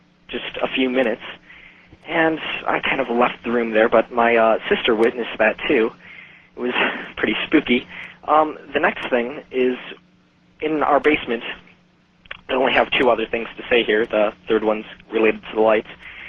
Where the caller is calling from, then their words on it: Minneapolis, Minnesota, United States; from Minneapolis.